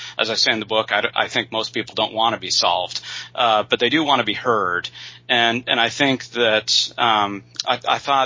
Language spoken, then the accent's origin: English; Utah, United States; Born and raised in Utah, I went to BYU for my undergraduate degree, went to the University of Notre Dame for my graduate degrees in history and peace studies.